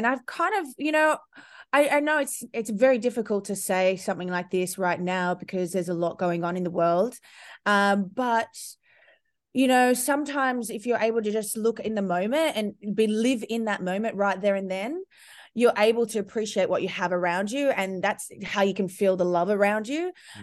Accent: Melbourne, Victoria, Australia; we're from Melbourne, yeah, and we had quite a severe lockdown.

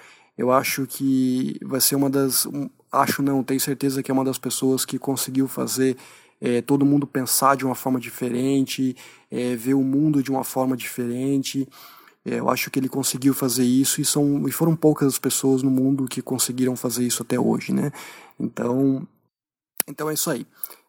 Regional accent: Blumenau, Santa Catarina, Brazil; eu sou de Blumenau, Santa Catarina.

